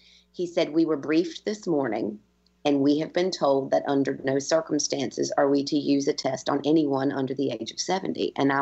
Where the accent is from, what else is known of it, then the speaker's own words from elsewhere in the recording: United States; moved away as an adult; now in Ireland; I've been Irish, been in Ireland for 20 years, and I'm as Irish as they come at this stage, but I am also American.